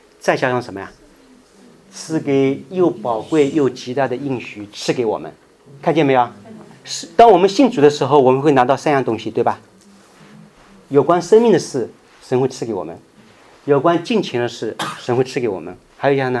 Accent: China; now in United States; 我是从中国来的。

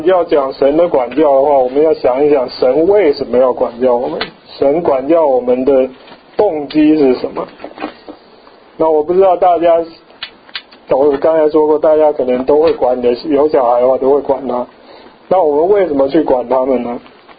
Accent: Taiwan; 我不知道中国怎么样，就台湾小学生早上都要检查这个卫生习惯

